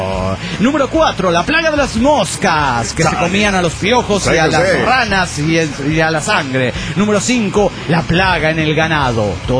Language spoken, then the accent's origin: Spanish; Mexico City, Mexico; del DF mexicano.